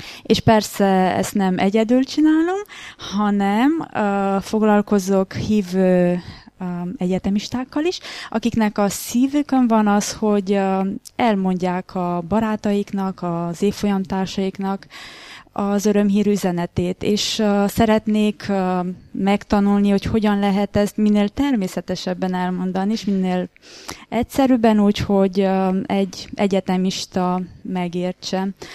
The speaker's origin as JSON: {"language": "Hungarian", "town": "Cluj-Napoca", "region": "Cluj County", "country": "Romania", "said": "ahogy a testvér is mondta, és Kolozsvárról jöttem"}